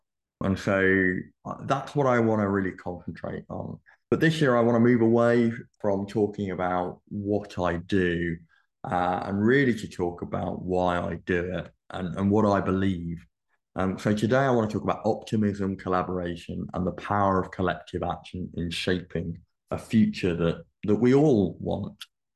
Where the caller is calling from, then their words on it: Ontario, Canada; I'm dialing in from Ontario, Canada, where it's a balmy -5 degrees.